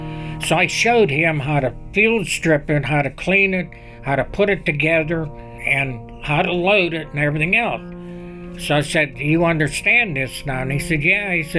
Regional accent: Ellwood City, Pennsylvania, United States; I'm from Elwood City, Pennsylvania.

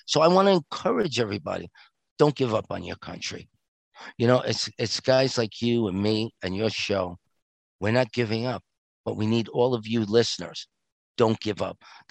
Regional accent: United States; okay, my skin's a little brown, but I'm American.

